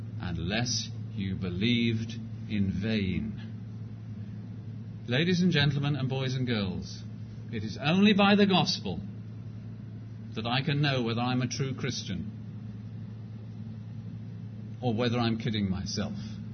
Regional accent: United Kingdom; I'm glad to tell you, because I'm British

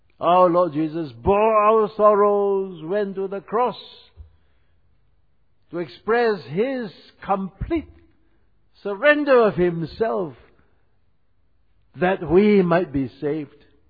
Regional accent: England, United Kingdom; born there; I was born in England. English, America. All these are Christian countries. I was brought up a Christian.

